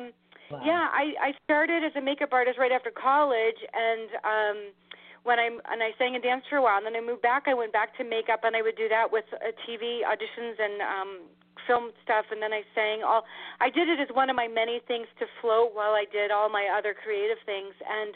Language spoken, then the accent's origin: English; Midwest, United States; No, actually, I grew up in the Midwest. Moved back to the Midwest, and then I've traveled for the last 20 something years.